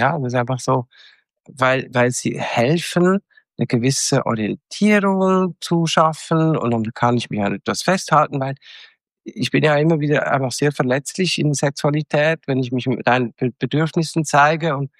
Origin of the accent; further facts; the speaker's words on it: Switzerland; bin ich Schweizer